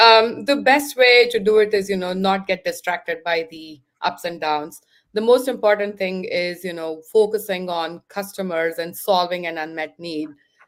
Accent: India; moved away as an adult; now in United States; I've lived in the US more than anywhere else in the world. I'm originally from India. Grew up in India, you know, did my education in India, but came here for my master's and my business degree.

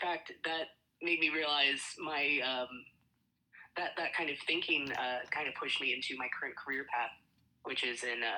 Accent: Kerr, Nebraska, United States; Oh, yeah. Let's see. I grew up in Kerr, Nebraska.

